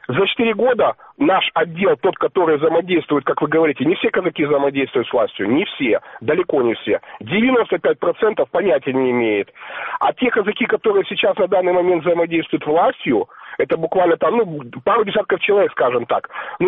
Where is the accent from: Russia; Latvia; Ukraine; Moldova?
Ukraine; Crimea; Я именно крымский казак.